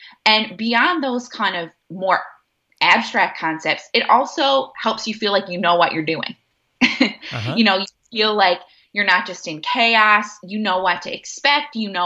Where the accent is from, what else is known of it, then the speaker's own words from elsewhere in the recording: Canada; I am a Canadian and a proud one. We are living currently, my husband and I are living in Newfoundland, which is an island right out in the middle of the Atlantic Ocean.